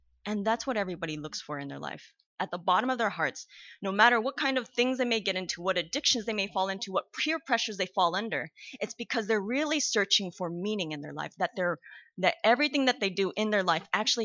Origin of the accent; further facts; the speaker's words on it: Glendale, California, United States; born there; I grew up in the church. I was born in the Glendale Adventist Hospital.